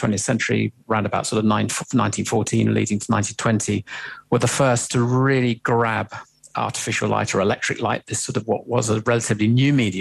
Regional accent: England, United Kingdom; or I guess being an Englishman, I might say Swan

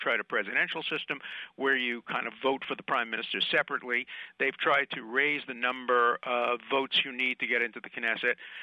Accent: United States; I'm an American citizen and I'm a patriotic American

